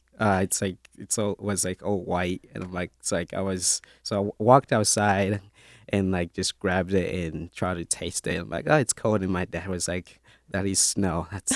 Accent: Kigoma, Tanzania; No, I was actually born in the refugee camp. So I was born in Tanzania, which in location called Kigoma. Then, like, later on, my family moved to the refugee camp because, like, the location of Kigoma was too expensive for my parents to stay there.

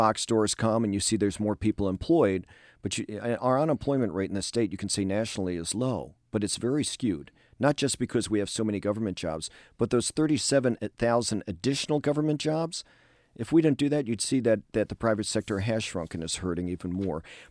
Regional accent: Maryland, United States; now in Anne Arundel, United States; I mean, I grew up in Howard County, and of course, I live in Anne Arundel

